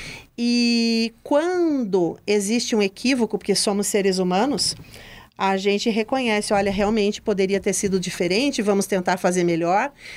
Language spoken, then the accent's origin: Portuguese; Brazil; Mas eu tenho muito orgulho de, como brasileira, estar nessa posição